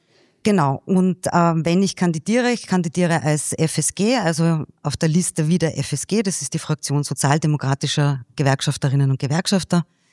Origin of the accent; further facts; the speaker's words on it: Salzburg, Austria; born there; Ich bin gebürtige Salzburgerin, habe dann in Wien Politikwissenschaft studiert